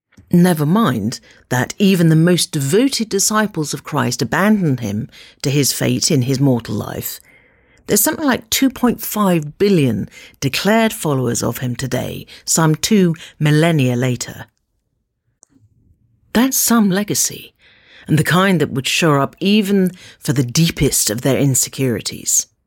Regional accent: Bristol, South West England, United Kingdom; I've supported United alongside my hometown team, Bristol City, ever since the days of George Best, Bobby Charlton and Dennis Law.

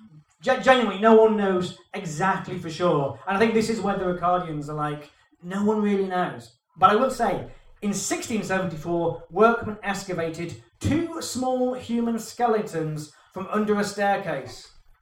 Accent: Harrogate, Yorkshire and the Humber, United Kingdom; Yeah, but I'm from Harrogate, so. And Harrogate's not really part of the north, is it? It is in the north.

